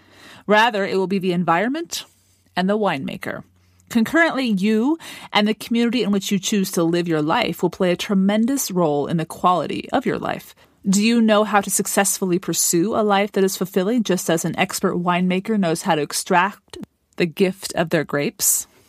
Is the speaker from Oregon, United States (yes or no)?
yes; Oregon, United States; And since I'm from Oregon, I'd like to talk about an Oregon wine.